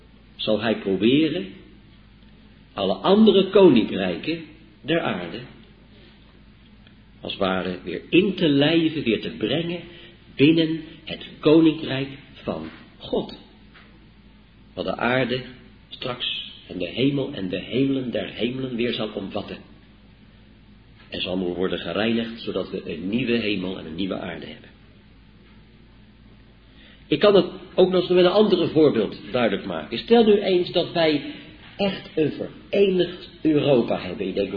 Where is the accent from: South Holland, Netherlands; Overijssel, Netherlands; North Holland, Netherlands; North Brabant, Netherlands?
South Holland, Netherlands; Ik kom zelf uit Zuid-Holland.